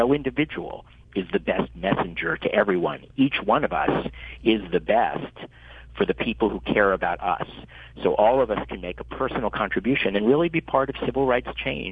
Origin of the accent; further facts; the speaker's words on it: Pittsburgh, Pennsylvania, United States; I grew up in Pennsylvania. I grew up in Pittsburgh.